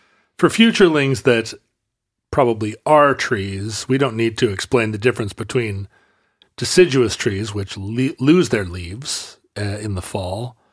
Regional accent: Pacific Northwest, United States; But what we don't have experience of, you and I, growing up in the Northwest, are the hardwood forests of the East Coast.

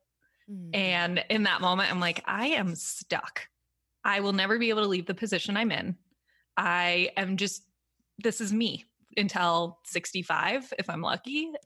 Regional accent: San Diego, California, United States; I grew up in San Diego and I lived in San Diego when I was paying off my debt.

